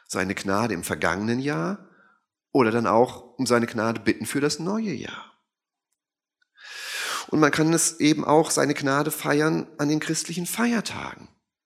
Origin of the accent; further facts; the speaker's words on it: Germany; Also als Deutsche müssen wir auch unser Deutschsein nicht ablegen